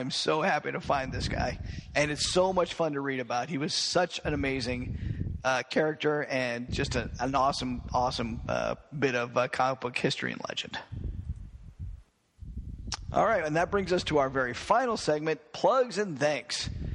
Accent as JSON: {"language": "English", "town": "Memphis", "region": "Tennessee", "country": "United States", "tie": "born or raised there", "said": "also including one here in Memphis, Tennessee. Very excited about that, my hometown."}